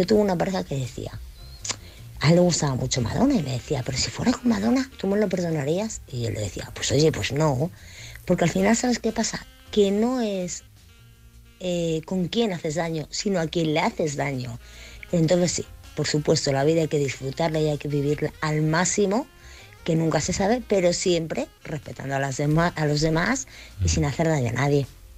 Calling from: Madrid, Community of Madrid, Spain; de Madrid

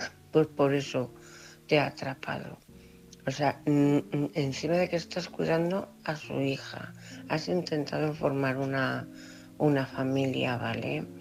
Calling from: Cuenca, Castilla-La Mancha, Spain; de Cuenca, corresponsal.

